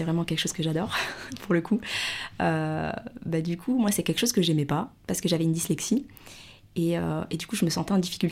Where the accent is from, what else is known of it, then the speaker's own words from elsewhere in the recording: Paris, Île-de-France, France; born there; je suis née à Paris, en Île-de-France.